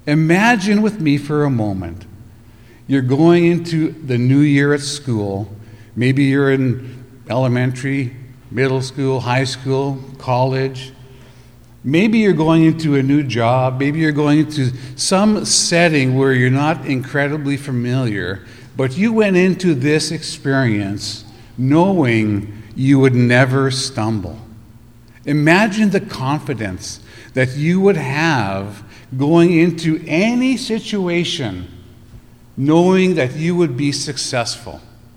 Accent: Canada; I'm from Canada. I don't know if you have noticed the accent or not

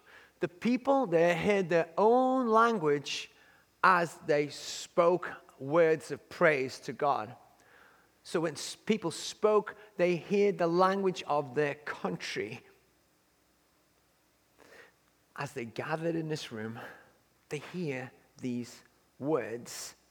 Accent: England, United Kingdom; when even like I'm English, I hear somebody English

